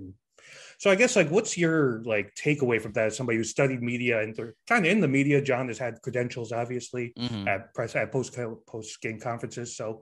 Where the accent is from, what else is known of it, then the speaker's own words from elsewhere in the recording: New York City, New York, United States; So, you know, I grew up in Queens and you know, I was born